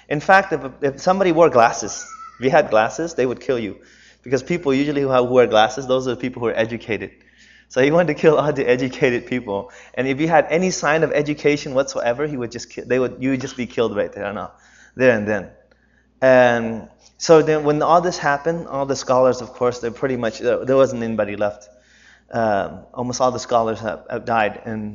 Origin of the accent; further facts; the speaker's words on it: United States; And of course, me being growing up in the United States